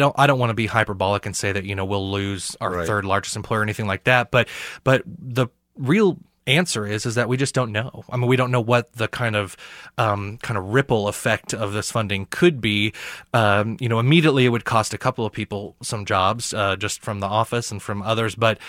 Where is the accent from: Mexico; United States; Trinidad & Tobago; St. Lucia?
United States; Missouri; I'm from Southwest Missouri. That's why I say Missouri.